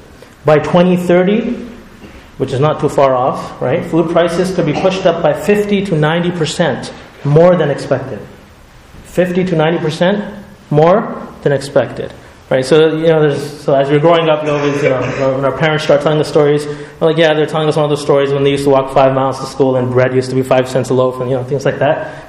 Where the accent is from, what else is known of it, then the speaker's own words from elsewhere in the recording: Montreal, Quebec, Canada; So when I was a kid, I remember growing up in Montreal